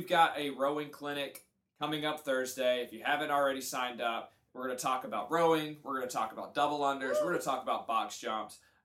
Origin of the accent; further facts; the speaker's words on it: Alabama, United States; Like, I'm from Alabama, and that sounded really southern.